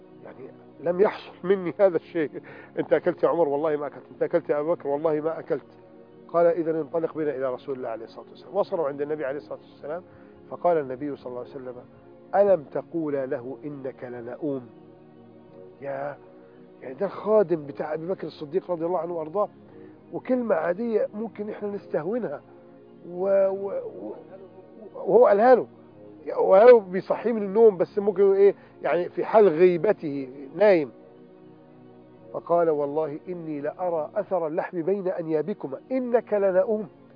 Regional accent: Egypt; أنا شفت مجموعة من المقاهي عندنا هنا في مصر بفضل الله وبرا.

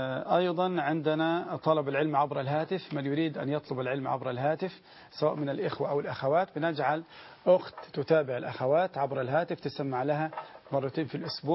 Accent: Egypt; يعني ليس هو النقاب السعودي المعروف عندنا في مصر

